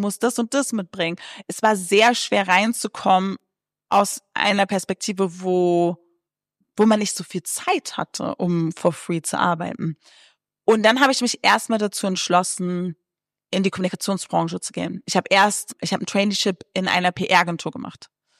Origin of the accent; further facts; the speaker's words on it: Berlin, Germany; Also, ich bin in Berlin groß geworden mit einer alleinerziehenden Mutter.